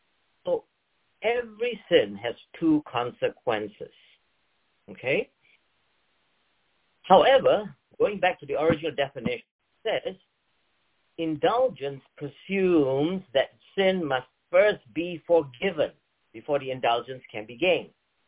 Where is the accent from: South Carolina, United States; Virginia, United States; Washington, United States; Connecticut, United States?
Connecticut, United States; Good morning, everybody, and … I'm from Connecticut, where it's now 11:02 in the morning.